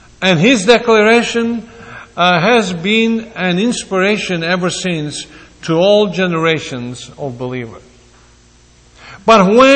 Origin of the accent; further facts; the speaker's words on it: Greece; English is a second language; either Armenians or Greeks, and I come from Greece